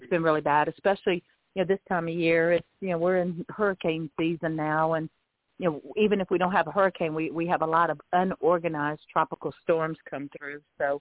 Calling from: Lighthouse Point, Florida, United States; I'm calling in from Lighthouse Point, Florida

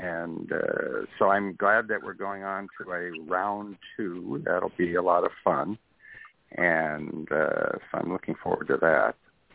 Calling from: Katy, Texas, United States; I'm calling from Katy, Texas.

